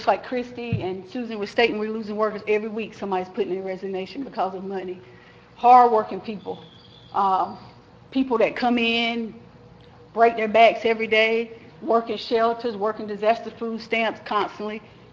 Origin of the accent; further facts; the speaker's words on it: North Carolina, United States; I'm born and raised in Duplin County